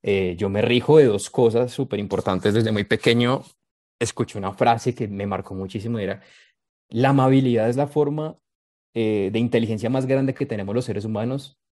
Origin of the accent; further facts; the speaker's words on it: Manizales, Caldas, Colombia; nací, soy colombiano, de una ciudad llamada Manizales, en el centro de Colombia, en la mitad de las montañas, donde uno está como en una coquita, no hay mar, solo piensa que el mundo se acaba después de las montañas. Soy ingeniero industrial. Toda mi familia es de allá